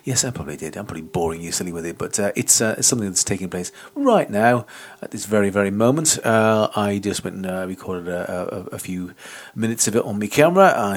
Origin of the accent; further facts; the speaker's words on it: Northern England, United Kingdom; And as I come from Northern England myself, it's a pretty big area.